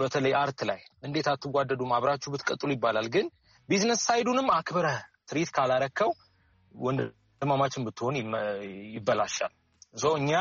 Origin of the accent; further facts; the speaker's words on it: Addis Ababa, Ethiopia; ሳድግ የበላው እየጠጣ ያደግኩት ይህንን ኢንቫይሮንመንት ነው፣ ይህንን ምልከታ ነው። ይህንን ፒያሳ ውስጥ የሆነ አይደንቲቲ እኔ ላይ እየተሰራ ነው።